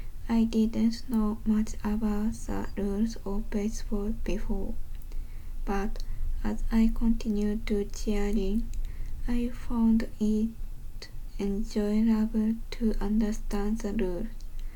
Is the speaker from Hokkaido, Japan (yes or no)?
yes; Sapporo, Hokkaido, Japan; I am from Sapporo. I have been living in Sapporo for 19 years since I was born.